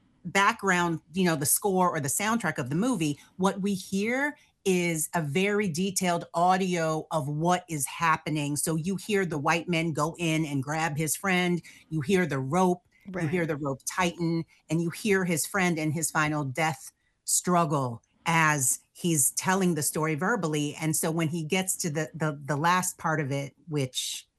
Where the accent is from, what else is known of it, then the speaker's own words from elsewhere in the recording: North Carolina, United States; I was raised in North Carolina, but my father is from Arkansas.